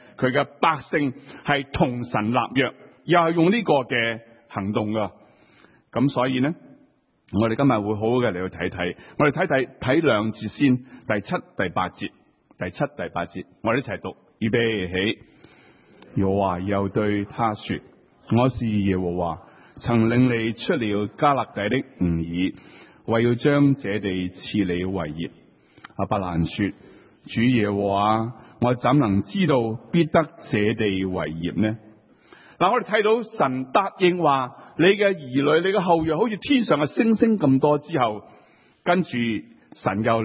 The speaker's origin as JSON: {"language": "Cantonese", "country": "Hong Kong", "said": "我哋香港人咧就好叻去旅行嘅"}